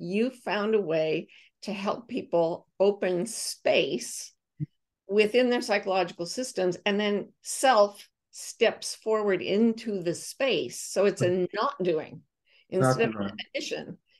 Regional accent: United States; When I heard that as an American, I was like, emptiness means eternal loneliness.

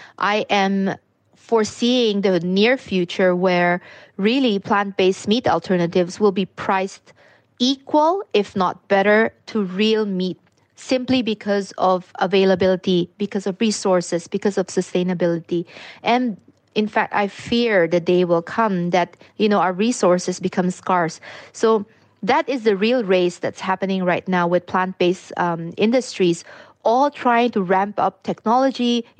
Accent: Philippines; like I'm from the Philippines, there's a huge population there which is very, very poor.

